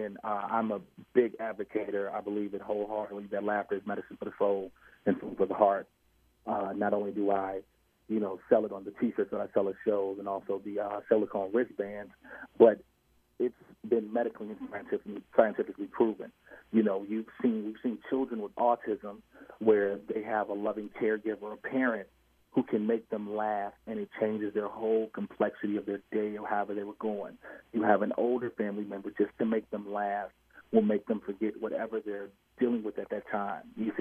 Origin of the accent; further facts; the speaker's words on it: Chicago, Illinois, United States; Again, I'm from Chicago, live on the South Side, which pretty much is almost a demilitarized zone.